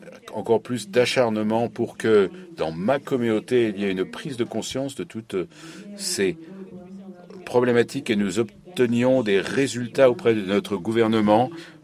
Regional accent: La Guajira, Colombia; Moi, je suis de la région Guarita, sur la côte de Colombie. Je suis de l'ethnie Yaru, la plus grande de Colombie, qui se trouve entre la Colombie et le Venezuela. C'est la grande nation Yayun.

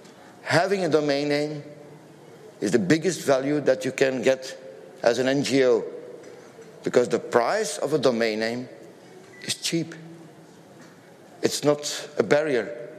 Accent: Belgium; English is a second language; I'm coming from Belgium.

